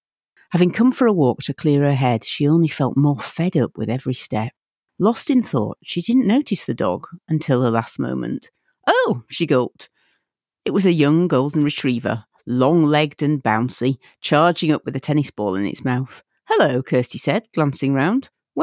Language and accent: English; Huddersfield, Yorkshire and the Humber, United Kingdom; I am from Huddersfield in God's own country on the correct side of the Pennines